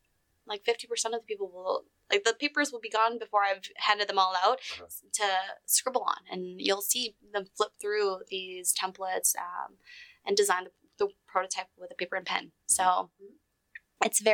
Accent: Vancouver, British Columbia, Canada; English is a second language; also born or lived in Vietnam; had it not been for me growing up in Vancouver

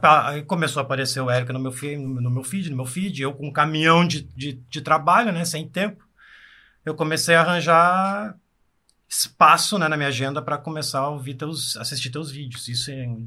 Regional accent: Porto Alegre, Rio Grande do Sul, Brazil; Porto Alegre, Granville, aqui

